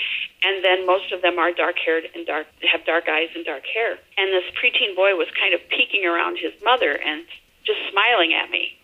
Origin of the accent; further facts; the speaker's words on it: Little Crescent, Minnesota, United States; It's like I come from Little Crescent, Minnesota, and we've got a town of about 5,000.